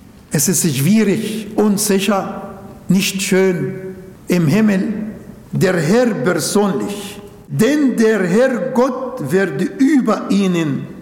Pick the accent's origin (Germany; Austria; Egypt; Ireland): Egypt; Ismailia, Ismailia Governorate; born there; German is a second language; Suez, wo der Suezkanal ist, Ismailia, wo ich geboren bin, und Port Said.